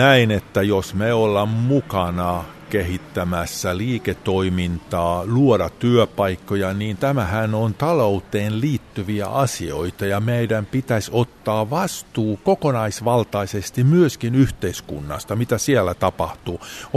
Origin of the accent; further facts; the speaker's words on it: Vaasa, Ostrobothnia, Finland; voi sanoa, että olen aito vaasalainen ja pidän todella paljon Vaasan kaupungista